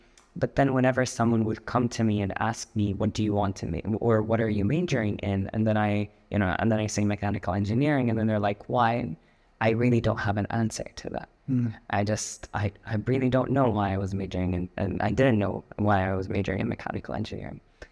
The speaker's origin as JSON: {"language": "English", "country": "Saudi Arabia", "tie": "born or raised there", "said": "I'm Palestinian Jordanian, but I grew up in Saudi Arabia my whole life."}